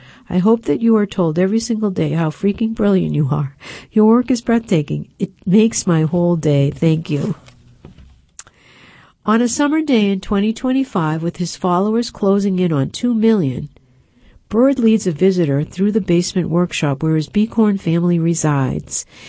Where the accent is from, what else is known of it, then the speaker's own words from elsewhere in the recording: Hancock, New Hampshire, United States; Along the cattail edge of Kempner Meadow in my hometown of Hancock, New Hampshire, I follow a straight line of tracks.